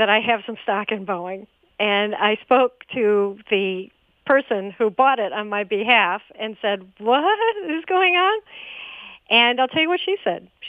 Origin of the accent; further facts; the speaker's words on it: Chicago, Illinois, United States; I grew up in Chicago under the original Mayor Daley, the first Mayor Daley